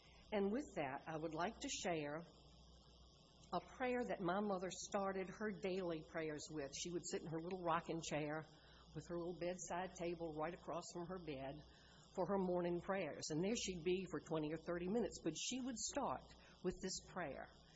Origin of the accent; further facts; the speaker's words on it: Virginia, United States; I was raised in church in Albemarle County, baptized and confirmed there.